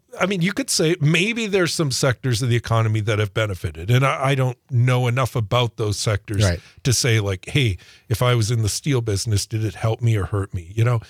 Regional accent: United States; And I mean, we're American citizens and we don't know what's happening from day to day.

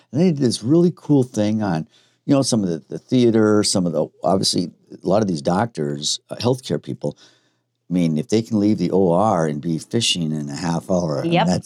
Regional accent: Green Bay, Wisconsin, United States; We're like, okay, we're from Green Bay. We expect much better knowledge of the stadium.

